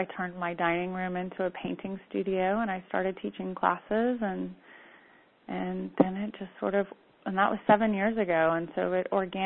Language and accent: English; Houston, Texas, United States; also born or lived in New Orleans; now in Austin, United States; You know, I grew up in the South, in Houston and New Orleans, and wanted to go back down south and take this work to somewhere, you know, back to my roots kind of thing.